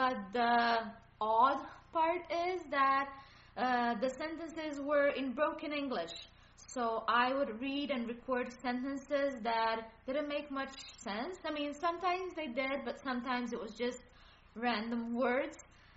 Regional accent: Canada; also born or lived in China; I'm from Canada.

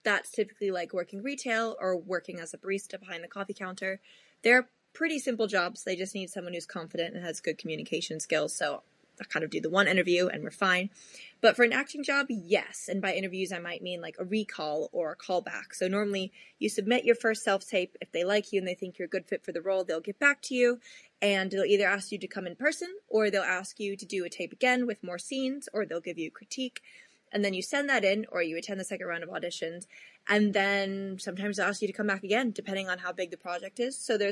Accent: Washington, District of Columbia, United States; I'm from Washington, D.C.

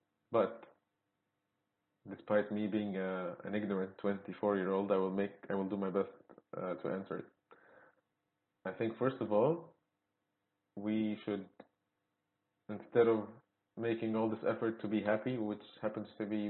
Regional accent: Egypt; English is a second language; I come from Egypt

